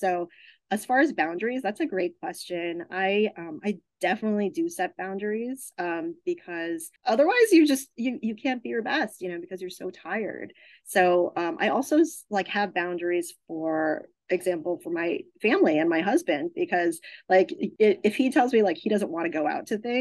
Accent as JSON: {"language": "English", "region": "New York", "country": "United States", "tie": "born or raised there", "said": "I loved growing up in New York. It's not the easiest place to grow up in, but I think it makes you a very strong adult and just, you know, kind of street savvy."}